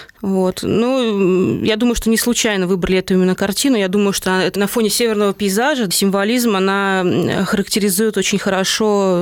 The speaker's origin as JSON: {"language": "Russian", "town": "Vyborg", "region": "Leningrad Oblast", "country": "Russia", "tie": "born or raised there", "said": "Вообще, я уроженка Выборга, и, конечно, и сейчас живу, и в Выборге живут мои родители, друзья."}